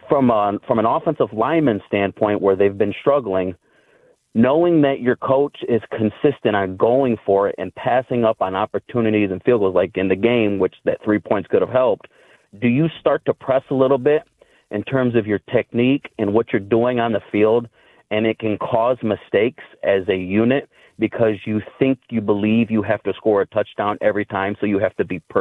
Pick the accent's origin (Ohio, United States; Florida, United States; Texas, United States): Ohio, United States; Toledo; they're my hometown kind of, local team. I'm from Toledo.